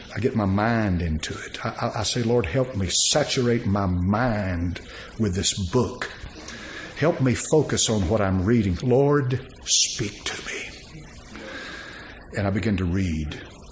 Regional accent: Bible Belt, United States; born there; I was born on the Bible Belt, and that's what I am.

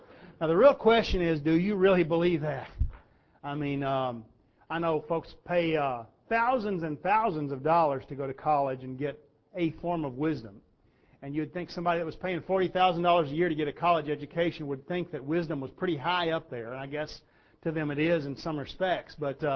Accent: United States

